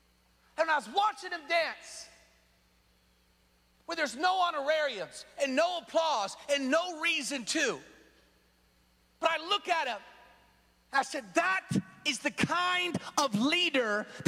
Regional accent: Seattle, Washington, United States; I'm from Seattle.

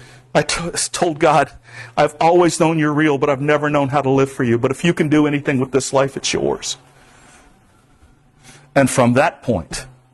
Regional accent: Florida, United States; But I'm from South Florida.

